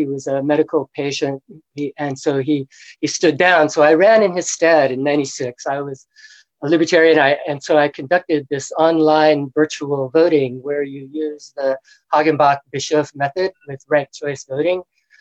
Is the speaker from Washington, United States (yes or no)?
no; Alabama, United States; born there; now in Carmel, United States; I was born in Alabama and went to several colleges, including the Art Institute of Chicago.